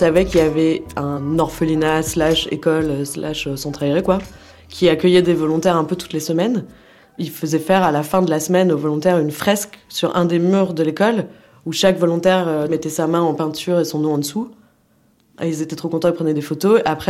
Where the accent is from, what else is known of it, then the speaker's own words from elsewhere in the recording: France; Moi, je parlais un petit peu anglais, mais c'est pas, je suis française, c'est pas ma langue natale.